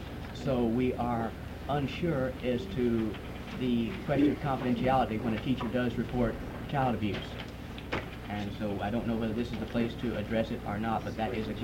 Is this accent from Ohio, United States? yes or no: no; Glennallen, Alaska, United States; from Glen Allen, and NEA Alaska asked me to come and speak to House Bill 308